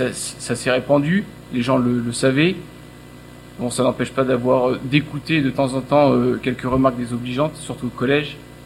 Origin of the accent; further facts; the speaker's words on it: Auvergne-Rhône-Alpes, France; moi je vous parle de ça, je viens de l'Allier